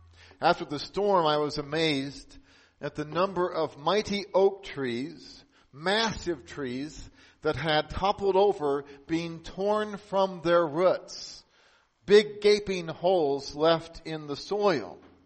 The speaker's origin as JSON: {"language": "English", "region": "Nebraska", "country": "United States", "said": "you've also heard about the tremendous flooding that's taking place in my home state of Nebraska."}